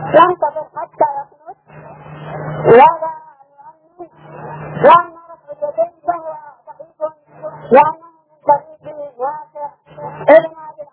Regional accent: Yemen; واتخذ الناس عادة هامنة عندنا في اليمن، نحن نعتبر مغلوبين على أمرنا،

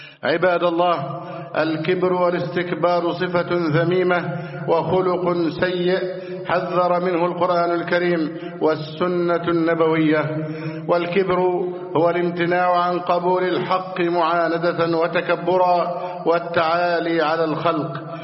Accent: Egypt; اللهم احفظ بلدنا مصر أمنا أمانا

